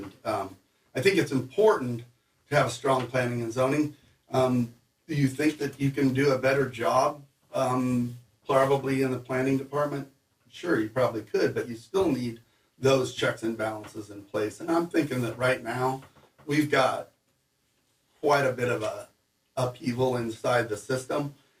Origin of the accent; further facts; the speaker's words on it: Priest River, Idaho, United States; I've lived in Bonner County my entire life. I was born and raised in Priest River. I've gone to school, worked my whole life here